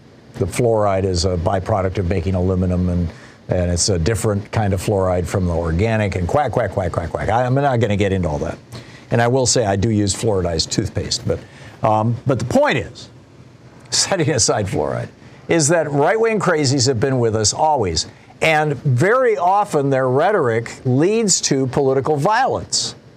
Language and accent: English; Lansing, Michigan, United States; You know, I grew up in Lansing, Michigan, and I believe it was the early 70s.